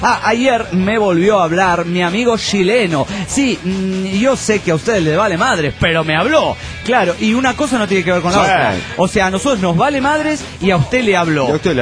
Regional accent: Toluca, State of Mexico, Mexico; de Toluca, México.

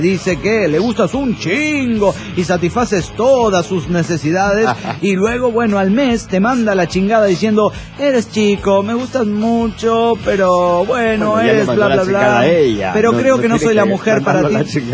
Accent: Mexico City, Mexico; del DF mexicano.

